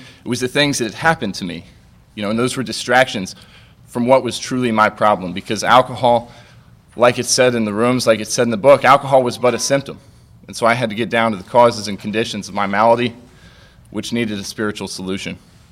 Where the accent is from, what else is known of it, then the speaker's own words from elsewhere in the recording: Kitty Hawk, North Carolina, United States; So I was born and I grew up in Kitty Hawk, North Carolina